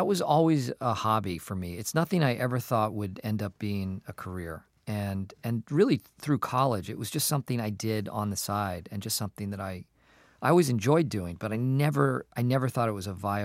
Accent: Acton, Massachusetts, United States; I grew up in Acton, Massachusetts.

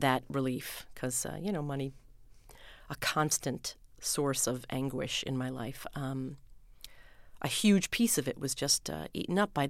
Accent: West Islip, New York, United States; Well, I grew up on the South Shore originally, down in West Islip. And the neighborhood was all kids my age.

